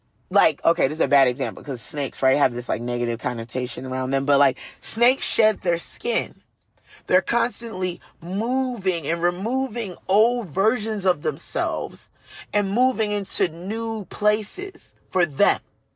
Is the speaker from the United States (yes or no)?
yes; New Jersey, United States; Now, I'm from Jersey, so I did know there were a lot of white people in the world.